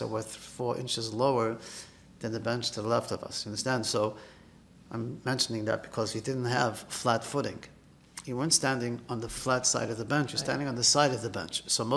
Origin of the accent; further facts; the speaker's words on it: Melbourne, Victoria, Australia; So, you know, so growing up in Melbourne, okay, it's beautiful